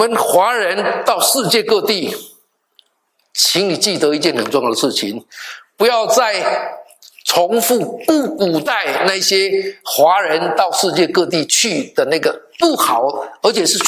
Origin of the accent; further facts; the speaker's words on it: Taiwan; now in United States; 我们来美国以后，我们总是盼望我们的孩子 我记得我们从台湾来的哈